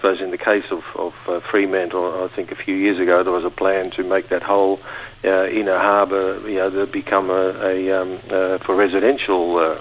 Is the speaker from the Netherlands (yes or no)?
yes; Netherlands; you can obviously work out that I come from Holland.